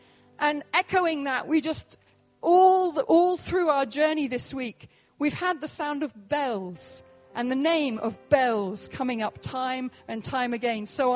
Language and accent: English; Oxford, South East England, United Kingdom; You know, we come from Oxford in the UK